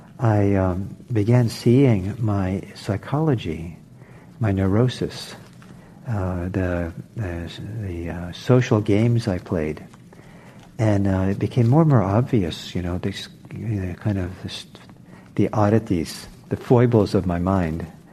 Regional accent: Norway; I'm from Norway, and I didn't grow up a lot in Norway

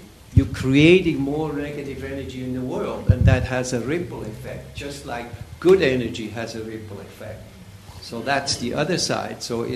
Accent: Switzerland; I grew up in Switzerland, and that's much less the case.

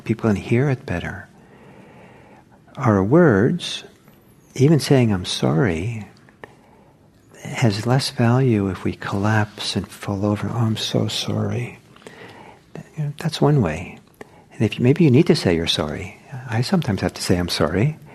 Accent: Norway; So the culture I grew up in was in Norway, Norwegian culture

